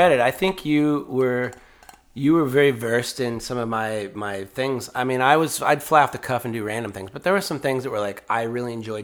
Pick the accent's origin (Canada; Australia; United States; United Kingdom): Canada; Toronto, Ontario; And Matt's been hosting me while I'm down from Toronto.